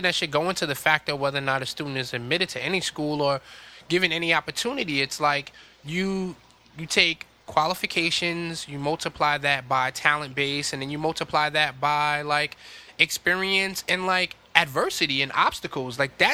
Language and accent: English; New York City, New York, United States; when I was growing up in Harlem